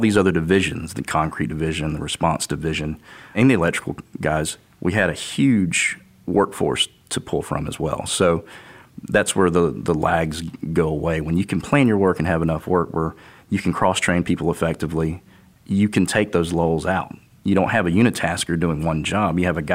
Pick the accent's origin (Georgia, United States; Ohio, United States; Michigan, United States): Georgia, United States; Bainbridge; I don't think it's a small town anymore, but I'm from Bainbridge, Georgia.